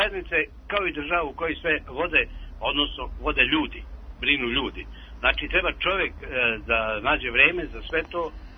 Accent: Oreškovica, Braničevo District, Serbia; Ja sam iz Oreškovića, jedno selo. Nije ni najbolje, nije ni najgore.

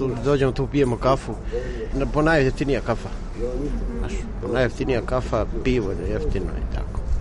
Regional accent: Belgrade, Serbia; ja sam sa Karaburme.

